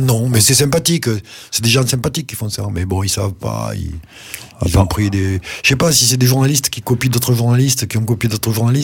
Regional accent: Toulouse, Occitanie, France; born there; bien sûr, je suis né à Toulouse

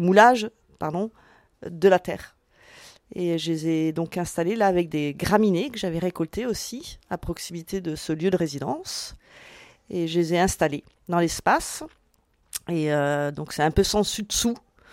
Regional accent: Nantes, Pays de la Loire, France; Pas du tout. Pas très loin. De Nantes.

